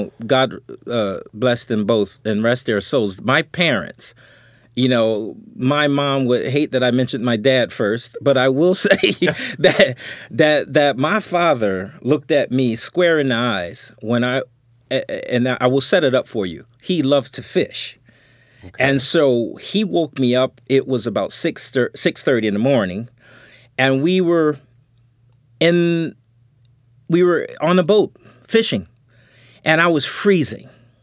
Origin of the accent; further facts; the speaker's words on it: New York, United States; A letter, but I'm from New York. You know, 917, blah, blah, blah.